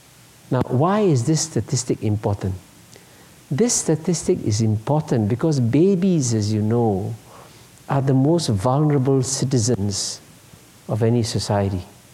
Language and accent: English; Singapore; I grew up in Singapore in relatively poor circumstances. In fact, I was put in a special feeding program when I was 6 years old because I was technically underweight.